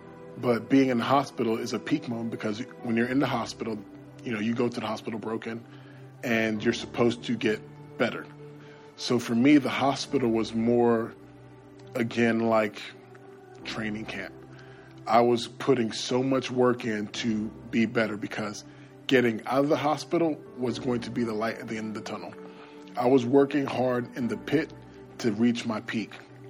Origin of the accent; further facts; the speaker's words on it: Macon, Georgia, United States; moved away as an adult; now in Tulsa, United States; I moved to Tulsa from Macon, Georgia when I was 19 to go to school at Oral Roberts University.